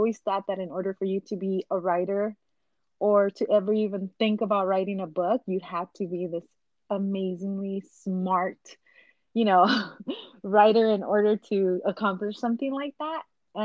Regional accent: Los Angeles, California, United States; Like I said, I grew up in LA in Hollywood, right in the heart of Hollywood.

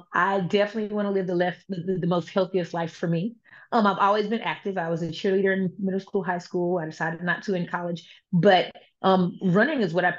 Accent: Panama City, Florida, United States; So I grew up where I grew up in Florida. I'm a Panama City area.

